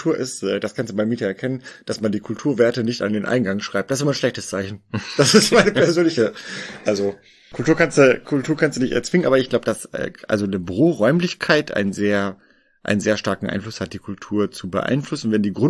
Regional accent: Bielefeld, North Rhine-Westphalia, Germany; Aber unser Herz schlägt in Bielefeld. Also wir sind eine Bielefelder Gesellschaft. Ich bin Ur-Bielefelder. Komm hier weg aus Ostwestfalen.

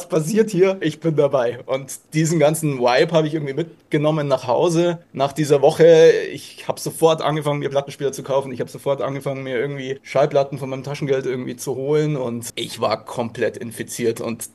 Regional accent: Rosenheim, Bavaria, Germany; born there; mein Dad hatte in den 80ern schon eine Diskothek in Rosenheim, das ist auch mein Geburtsort

